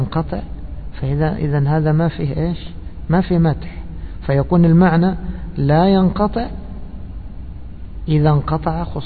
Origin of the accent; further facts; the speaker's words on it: Egypt; يعني مثلا عندنا في مصر